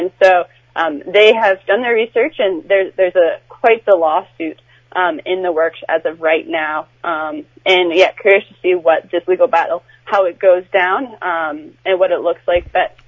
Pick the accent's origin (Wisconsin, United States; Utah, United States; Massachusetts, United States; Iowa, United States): Massachusetts, United States; Beverly; Oh, yeah. I mean, Beverly is my hometown. It's where I grew up.